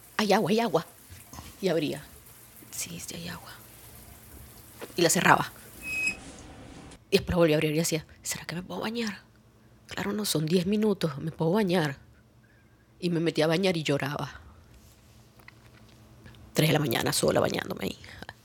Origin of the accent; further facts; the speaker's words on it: Venezuela; moved away; cuando salí de Venezuela muy fuerte, sobre todo el tema de... Yo no entendía cómo había tanto y nosotros no teníamos nada.